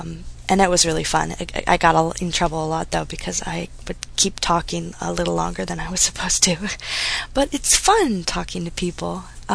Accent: Portland, Oregon, United States; born there; Well, originally I was born in Portland, Oregon. My parents moved us around a lot, me and my little sister.

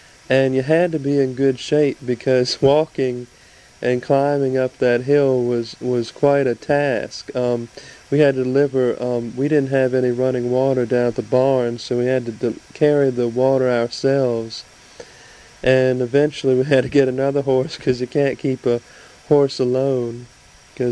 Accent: Leesburg, Virginia, United States; born there; Well, I was born in Leesburg, Virginia, which is kind of in the northern Virginia region, not too far from Washington, D.C.

